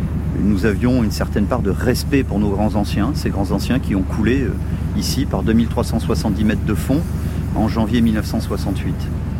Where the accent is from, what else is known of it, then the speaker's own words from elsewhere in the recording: Toulon, Provence-Alpes-Côte d'Azur, France; je suis moi-même petit-fils et fils de marin de la Marine nationale ici, à Toulon. Je suis originaire des environs de Toulon